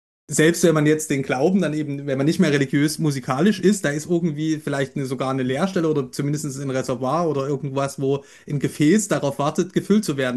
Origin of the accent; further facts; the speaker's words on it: Dresden, Saxony, Germany; born there; Ich bin ja 88 geboren in Dresden, also eine andere ostdeutsche Biografie.